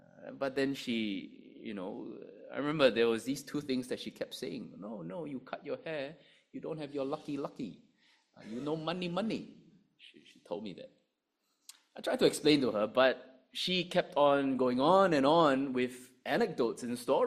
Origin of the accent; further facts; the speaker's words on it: Singapore; Okay, I mean, just make conversation, I explained, I'm from Singapore.